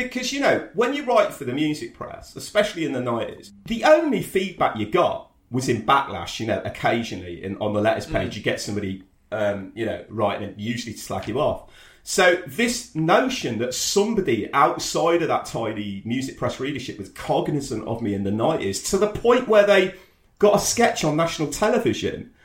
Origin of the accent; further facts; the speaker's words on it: Coventry, West Midlands, United Kingdom; I was a kid in Cov who occasionally commuted out of London.